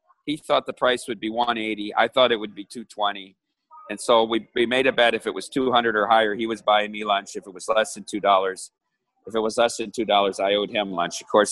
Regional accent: Dubuque, Iowa, United States; my hometown, Dubuque, Iowa, with the Dubuque Fighting Saints when they brought that franchise back.

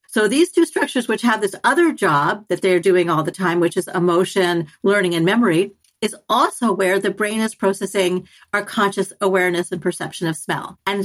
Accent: Canada; now in United States; I'm Canadian. I'm dual citizen.

